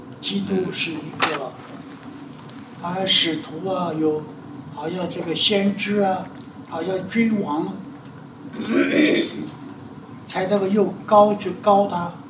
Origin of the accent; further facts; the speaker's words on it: China; 我们中国人，我们的习惯就是在最后你写你的名字呀